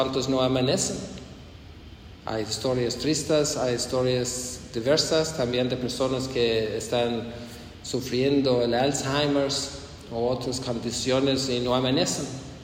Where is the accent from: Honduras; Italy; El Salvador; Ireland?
Ireland; Spanish is a second language; Yo soy irlandés.